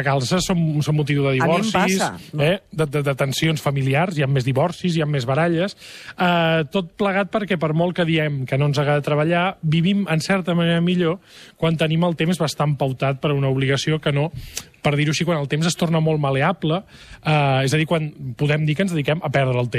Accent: Vall-llobrega, Catalonia, Spain; la primera casa en la qual jo vaig dormir quan era un abuf va ser a Vall-llobrega, que continua sent el meu poble.

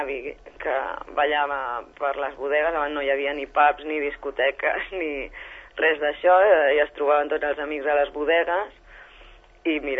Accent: Barcelona, Catalonia, Spain; Vam néixer i vam estar durant molts anys a Barcelona i fa 10 anys vam tornar a les arrels familiars

